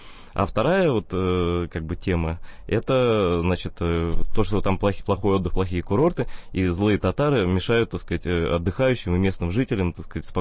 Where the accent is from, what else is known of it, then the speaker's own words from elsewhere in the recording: Crimea, Ukraine; Я крымский татарин.